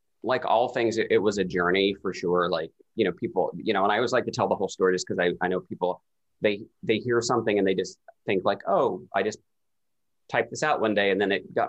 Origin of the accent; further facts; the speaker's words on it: Kentucky, United States; I grew up in Eastern Kentucky. We were too poor to go to the theater.